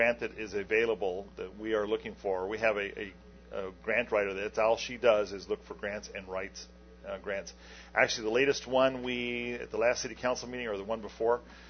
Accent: Arizona, United States; Now, of course, me being born and raised in Arizona, I think cool thing.

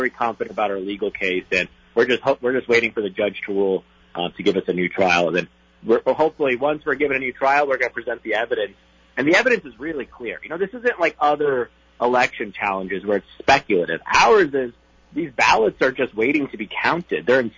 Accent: Chicago, Illinois, United States; born there; I was born in Chicago, but my family came from Syria back in the 1980s.

